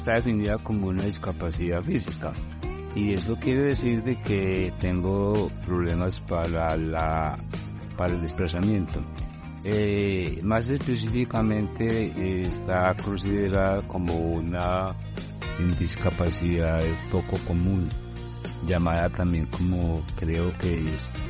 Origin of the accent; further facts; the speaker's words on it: Antioquia, Colombia; born there; Yo nací en un pueblo del occidente, Viborina, ni siquiera en el pueblo, en una finca.